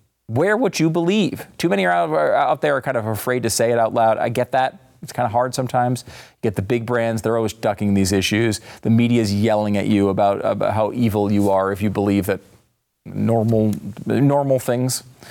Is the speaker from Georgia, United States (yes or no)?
no; Connecticut, United States; I gotta be honest with you. I grew up in Connecticut. I feel like we went back to school like late September.